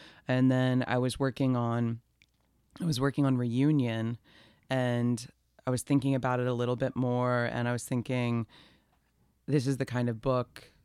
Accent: Atlanta, Georgia, United States; So I'm from Atlanta. I was born there, raised there.

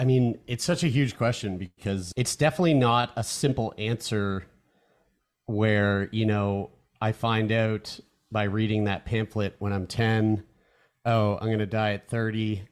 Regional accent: St. John's, Newfoundland and Labrador, Canada; born there; now in Halifax, Canada; I was born in Newfoundland, St. John's, Newfoundland. My whole family's from Newfoundland.

